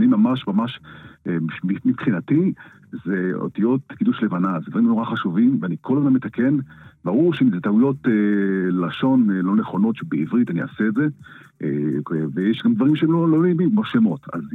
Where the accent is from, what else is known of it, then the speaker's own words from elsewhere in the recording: Haifa, Haifa District, Israel; אני יליד חיפה